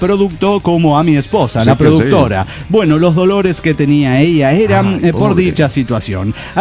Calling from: Guadalajara, Jalisco, Mexico; de Guadalajara, Jalisco, México.

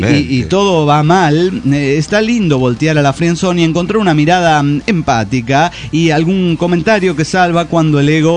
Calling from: Tlaquepaque, Jalisco, Mexico; de Tlaquepaque.

